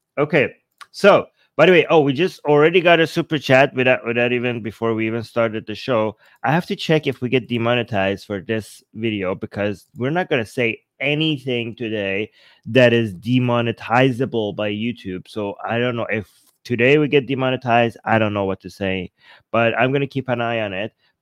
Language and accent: English; Iran; English is a second language; And again, English is my second language. I was raised, born and raised in Iran.